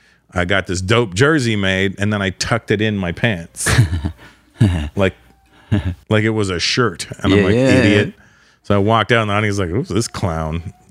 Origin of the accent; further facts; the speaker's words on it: Toronto, Ontario, Canada; and it was in Toronto. It was my hometown, and I'm a hip-hop guy.